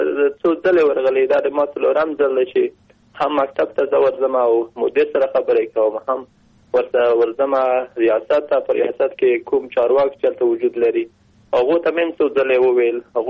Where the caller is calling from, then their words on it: Herat, Afghanistan; د هرات نه زنګ وهلای